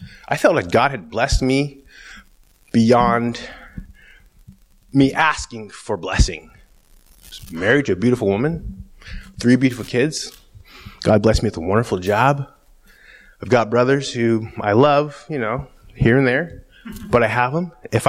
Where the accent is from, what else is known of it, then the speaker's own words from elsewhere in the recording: Delta Junction, Alaska, United States; I'm from Delta Junction, Alaska.